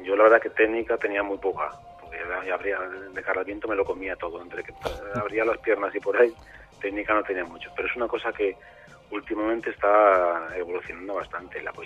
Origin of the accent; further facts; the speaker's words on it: Biescas, Aragon, Spain; now in Alfafar, Spain; Estoy en Alfafar, pero por culpa de mi mujer, porque yo soy de Viescas y quiero mucho Viescas